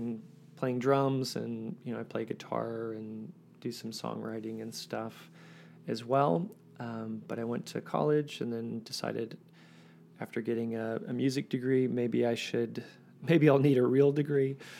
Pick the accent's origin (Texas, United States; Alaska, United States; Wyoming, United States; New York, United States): Texas, United States; Waco; I was born and raised in Waco, Texas.